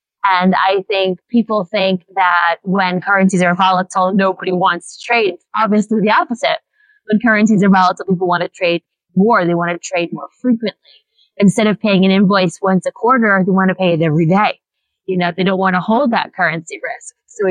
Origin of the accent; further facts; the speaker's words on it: Queens, New York, United States; So I'm from New York City. I grew up in Queens, New York, which has more ethnicities than any other county in America.